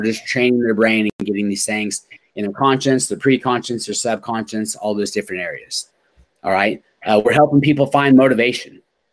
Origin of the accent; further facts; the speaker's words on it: Oklahoma, United States; But I grew up in Oklahoma. I love OU football.